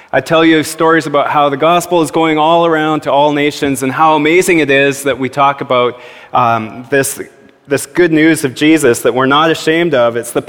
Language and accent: English; Canada; wow, yes, I am Canadian.